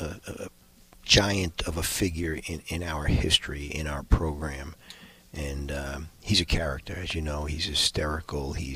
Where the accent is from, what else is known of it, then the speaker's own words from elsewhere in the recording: Queens, New York, United States; You know, growing up in Queens, Astoria was the famous Greek neighborhood.